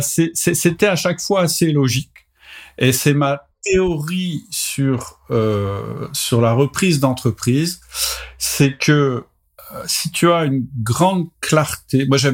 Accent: France; Tu sais peut-être que je suis français et qu'en France, les chefs sont pas toujours bien perçus.

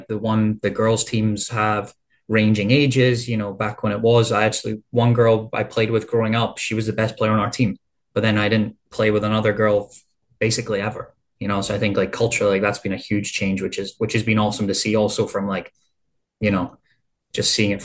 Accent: Scotland, United Kingdom; also born or lived in United States; Like growing up in Scotland

